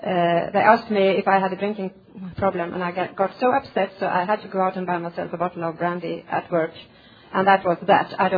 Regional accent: Sweden; I'm an alcoholic. I'm from Sweden.

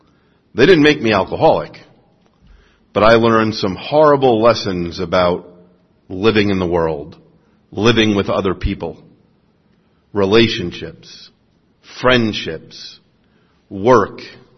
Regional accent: New York City, New York, United States; But I grew up Irish Catholic in New York City, and that does not make me an alcoholic.

